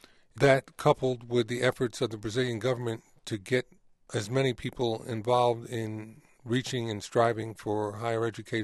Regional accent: Manhattan, New York, United States; A lot of it had to do with where I was raised in Manhattan, in Washington Heights. It was a Revolutionary War battlefield.

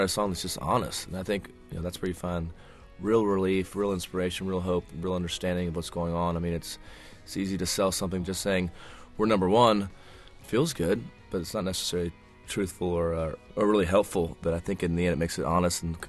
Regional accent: Arizona, United States; Arizona with Gabby Giffords. That had happened about 4 days earlier, and just that had, for me, being my home state, just that invokes so many different feelings of anger and questions of why

